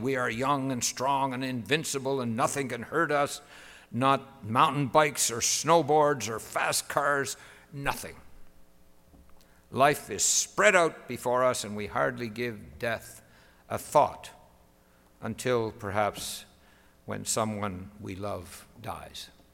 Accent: Nova Scotia, Canada; I was brought up on Cape Breton Island near a wide river called the Mira River.

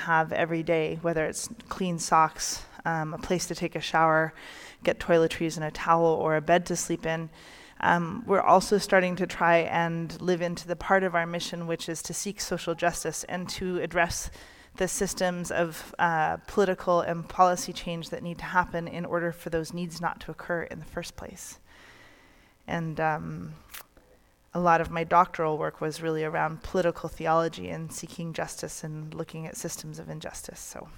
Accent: Alert Bay, British Columbia, Canada; born there; I was born in Alert Bay, which is actually part of Kwakwaka'wakw territory, even though I'm a member of the Heiltsuk First Nation, which is where my mom's from in Bella Bella.

